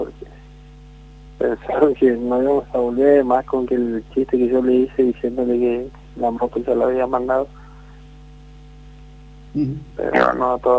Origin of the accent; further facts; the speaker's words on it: Charata, Chaco, Argentina; Sí, yo soy de Charata.